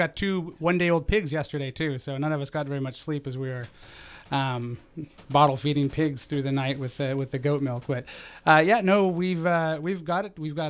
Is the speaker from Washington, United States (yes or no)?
yes; Kent, Washington, United States; I grew up in Kent, Washington, where my dad was on the city council when I was in high school.